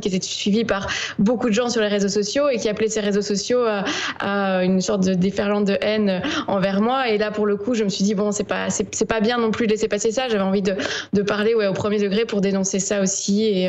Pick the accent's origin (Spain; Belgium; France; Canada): Belgium; quand je dis que je suis belge